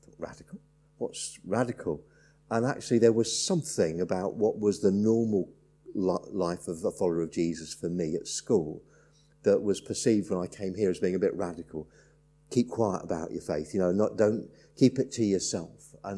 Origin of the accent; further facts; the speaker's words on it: Belfast, Northern Ireland, United Kingdom; moved away as an adult; but I grew up in Ireland, so not that it's a bad thing to be Irish, if there are any Irish people here, it's a good thing to be, but from the age of 3 to 18, I lived in Belfast, and I came to faith in Jesus